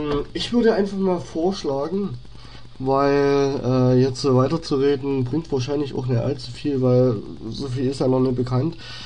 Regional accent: Saxony, Germany; ich komme jetzt aus Oberlausitz und musste mir das auch erst mal alles erarbeiten, was hier in Sachsen los ist

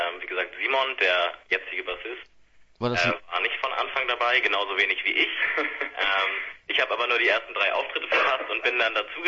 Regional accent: Salzhausen, Lower Saxony, Germany; now in Hamburg, Germany; Ich wohne in Hamburg, komme ursprünglich aber vom schönen Dorf, da wo auch immer noch unser Proberaum ist und auch noch die Hälfte der Band wohnt. Also in der Lüneburger Heide.

